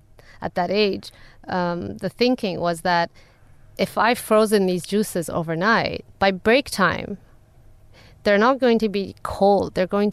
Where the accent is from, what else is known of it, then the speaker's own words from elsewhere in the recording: Dubai, United Arab Emirates; moved away as an adult; We all, at the time, growing up in Dubai, it was very common for the youth to finish high school and then go abroad for higher education